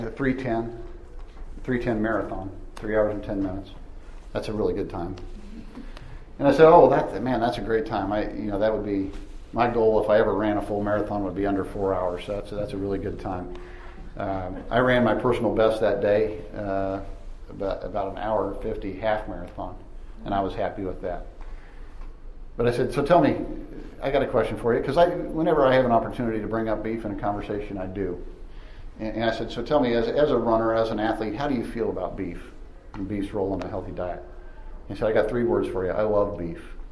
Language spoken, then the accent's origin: English; Topeka, Kansas, United States; I was growing up in Topeka, and then in high school, I was the kid they called … all those things.